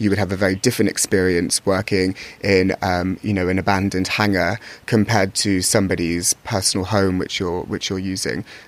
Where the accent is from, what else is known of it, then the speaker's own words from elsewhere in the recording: London, United Kingdom; I'm 27. I'm from London.